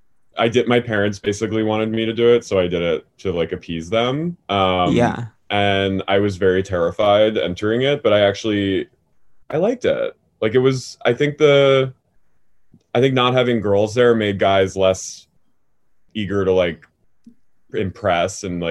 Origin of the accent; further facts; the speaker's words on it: New Jersey, United States; Yeah, I grew up in South Jersey.